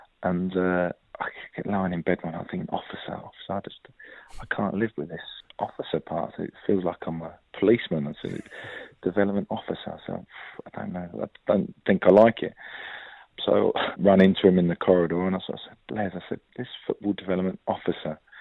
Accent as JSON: {"language": "English", "town": "Luton", "region": "East of England", "country": "United Kingdom", "said": "I come from Luton."}